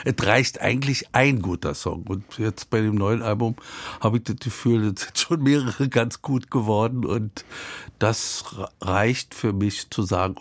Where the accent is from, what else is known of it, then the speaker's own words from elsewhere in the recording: Berlin, Germany; Ich bin ja ein alter Berliner und da Berlin ist eine Rauhstadt